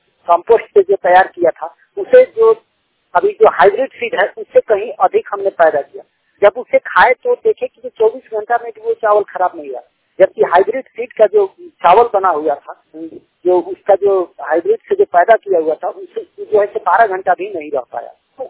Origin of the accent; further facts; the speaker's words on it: Garhwa, Jharkhand, India; मैं गढ़वा झारखंड से बिलोंग करता हूँ और मैं कृषि कार्य करता हूँ।